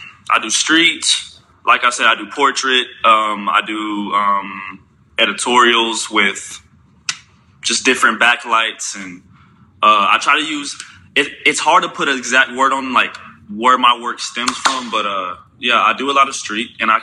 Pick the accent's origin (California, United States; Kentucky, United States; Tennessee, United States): Tennessee, United States; Knoxville; born there; So I was born in Knoxville, Tennessee.